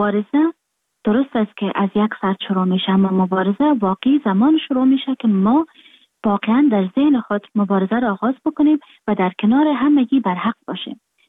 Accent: Afghanistan; moved away; من در خارج هستم، خارج از افغانستان هستم،

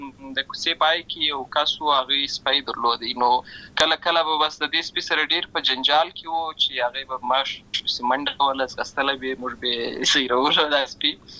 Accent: Lashkar Gah, Helmand, Afghanistan; زه په اصل کې د ورزغان ولایت یم، اما زه په هلمند ولایت لشکرګاه کې پیدا شوی یم، اما د لوی سوی یم، عملته می شونځي لسته ده

